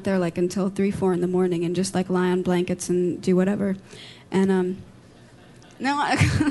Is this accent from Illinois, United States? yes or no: no; New York, United States; I came out to California for a year because I'm from New York, and I came out to California for a year to go to school